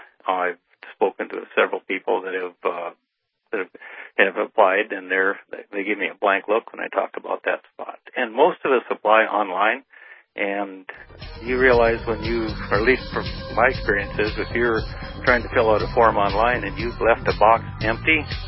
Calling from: North Dakota, United States; Up in the northwest part of North Dakota here, in the snow.

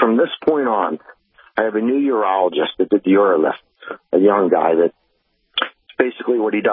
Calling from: Pennsylvania, United States; Yeah, I'm calling from Pennsylvania.

